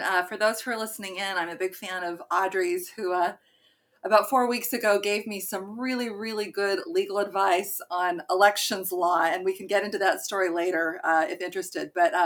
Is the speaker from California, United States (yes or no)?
yes; California, United States; moved away as an adult; also born or lived in Utah; now in Massachusetts, United States; I grew up in California and Utah, came out to Massachusetts when I was 18, attended Wellesley College